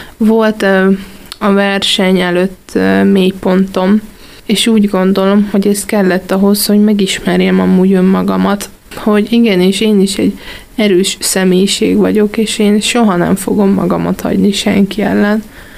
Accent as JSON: {"language": "Hungarian", "region": "Great Hungarian Plain", "country": "Hungary", "said": "mivel ugye alföldi lány vagyok, ezért szeretem az egyszerűbb ételeket"}